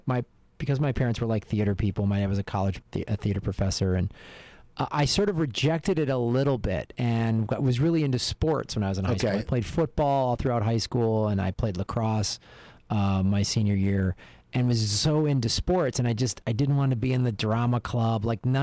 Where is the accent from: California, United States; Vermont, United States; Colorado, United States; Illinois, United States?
Illinois, United States; Chicago; I'm originally from Chicago.